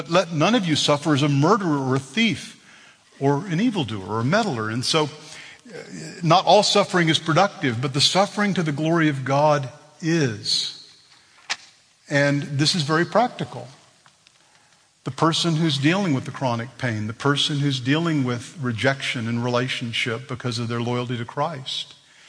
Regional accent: Texas, United States; Well, I understand gold mining and oil production. I'm from Texas.

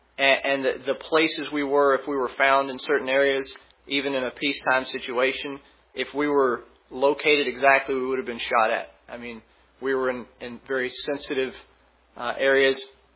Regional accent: Stockbridge, Georgia, United States; I'm from Stockbridge, Georgia.

